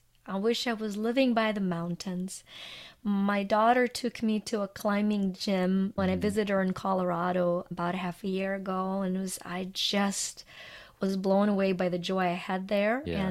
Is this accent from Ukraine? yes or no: yes; Ukraine; English is a second language; I had such severe allergies as a little girl that growing up in Ukraine, we didn't know you could be allergic to cats.